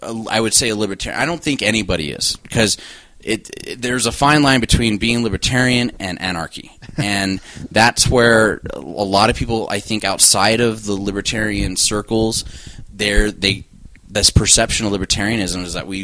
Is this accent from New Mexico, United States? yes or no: yes; Las Cruces, New Mexico, United States; I ran for city council in my hometown of Las Cruces.